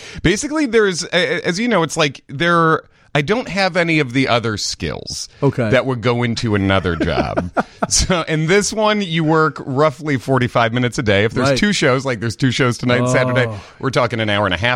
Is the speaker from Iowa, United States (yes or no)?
no; Hinsdale, Illinois, United States; I'm originally, like most people who say they're from Chicago, right. I'm actually from Hinsdale.